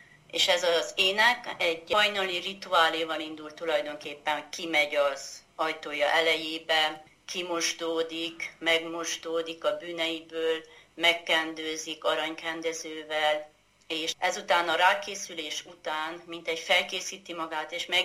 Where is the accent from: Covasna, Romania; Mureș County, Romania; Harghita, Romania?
Harghita, Romania; Ciumani; Gyergyó Csomafalván születtem, a Gyergyói medencébe Erdélyben, és én olyan közegben nőttem fel, ahol természetes módon mindenki énekelt.